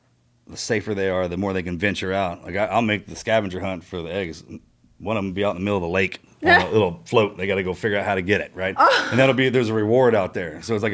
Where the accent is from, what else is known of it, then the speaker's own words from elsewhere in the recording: the South, United States; I don't care how they say it. I'm from the South. Say it my way.